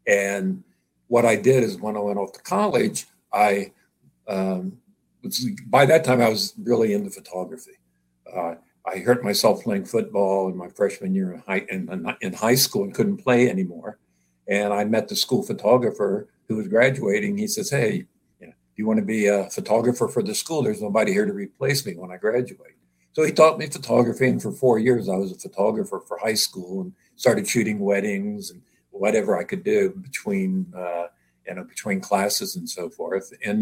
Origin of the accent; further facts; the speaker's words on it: Buckeye Lake, Ohio, United States; I was born and raised on Buckeye Lake in Ohio, just east of Columbus. And we had a year-round home out there.